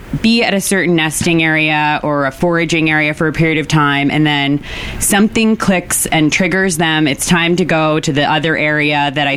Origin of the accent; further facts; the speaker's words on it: East Coast, United States; I grew up on the East Coast, and so used that coast to orient if I was near the coast, north and south.